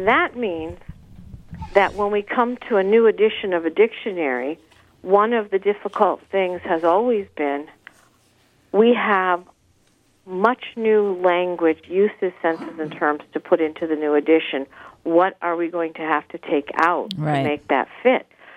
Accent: Connecticut, United States; now in Upstate New York, United States; I live in upstate New York now, but I come from the Connecticut shoreline.

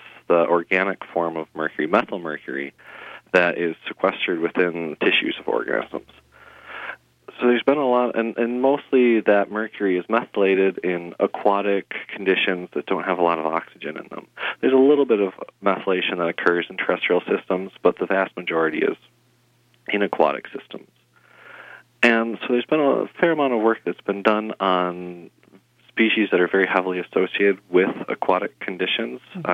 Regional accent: Racine, Wisconsin, United States; So I grew up in Racine, Wisconsin, so southeastern Wisconsin.

